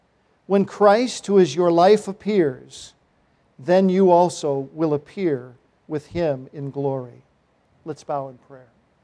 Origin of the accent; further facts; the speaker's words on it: Winchester, Virginia, United States; I grew up near Winchester, Virginia